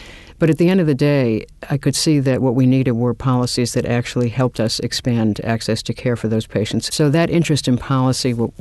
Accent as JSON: {"language": "English", "region": "Massachusetts", "country": "United States", "tie": "born or raised there", "said": "So I grew up just outside of Boston"}